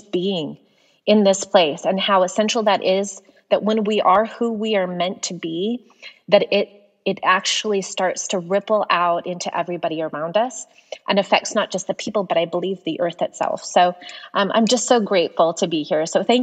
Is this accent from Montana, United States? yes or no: yes; Montana, United States; now in Prescott, United States; I am originally from Montana and reside currently in Prescott, Arizona.